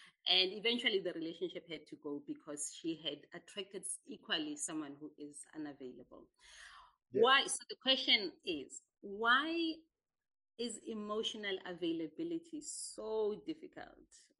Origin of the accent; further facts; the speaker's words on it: Alexandra, Gauteng, South Africa; And my first book is called Alone, Growing Up in Alexandra.